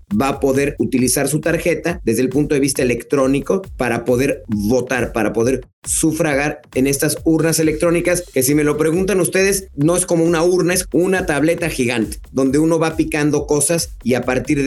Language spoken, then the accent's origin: Spanish; Mexico; de los grandes derechos, de las grandes obligaciones que tenemos como ciudadanos mexicanos